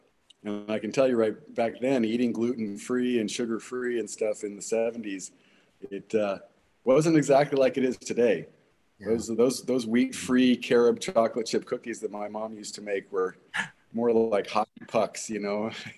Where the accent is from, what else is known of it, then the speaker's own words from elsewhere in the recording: Los Angeles, California, United States; born there; I was born in the Hollywood Hills in Laurel Canyon in March of 1967. At home, no doctors, just my dad, my two sisters, and we didn't go to doctors.